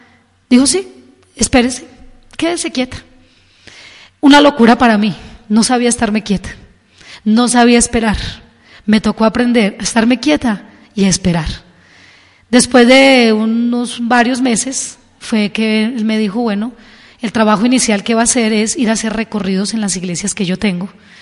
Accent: Colombia; Salí para Aposentos Tuta, mi pueblo.

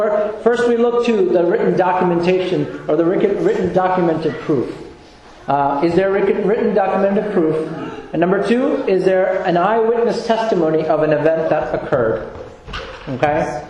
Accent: Philadelphia, Pennsylvania, United States; I grew up in Philadelphia, so you can go to the Independence Mall

